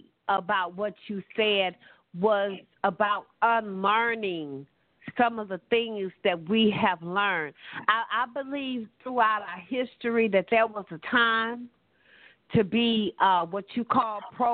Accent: United States; born there; I was born right here in America

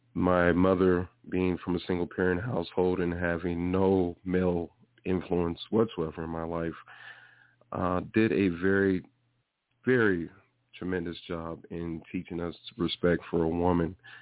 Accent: Colorado Springs, Colorado, United States; I am from Colorado, native, born and raised here from Colorado Springs.

